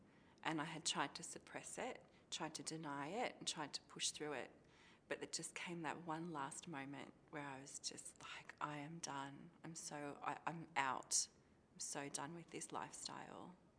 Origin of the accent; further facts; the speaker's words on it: Sydney, New South Wales, Australia; I'm from Sydney, Australia.